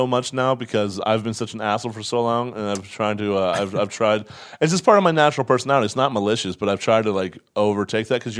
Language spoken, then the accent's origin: English; Altoona, Pennsylvania, United States; In Altoona.